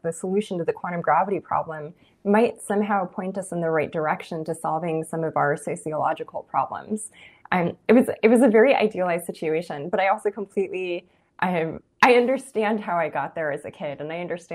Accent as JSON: {"language": "English", "town": "Los Angeles", "region": "California", "country": "United States", "tie": "born or raised there", "said": "I'm in Los Angeles Unified School District, and I spent grades 1 through 12 in magnet schools in the Los Angeles Uni"}